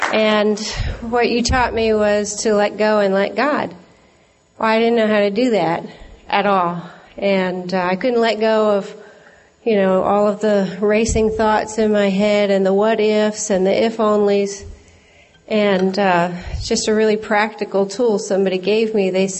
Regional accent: North Carolina, United States; I'm an alcoholic from North Carolina. And this is my first international.

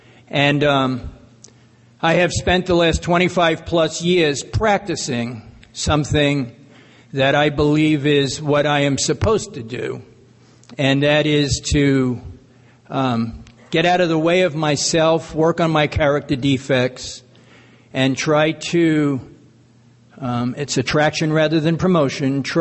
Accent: New York, United States; now in Arizona, United States; I grew up in New York, Long Island. Yeah. All right. I'm still a New Yorker at heart. Even though my office in Arizona

